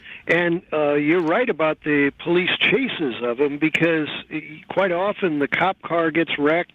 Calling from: San Francisco, California, United States; I'm calling you from San Francisco in the middle of the night.

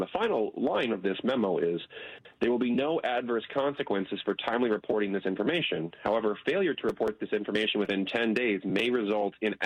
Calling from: Rochester, Minnesota, United States; I'm actually calling from Minnesota, southeast Minnesota, near Rochester.

